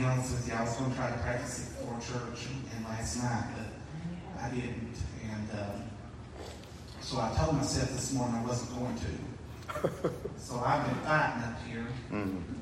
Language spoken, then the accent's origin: English; Russell Springs, Kentucky, United States; Well, we're heaven bound from Russell Springs, Kentucky.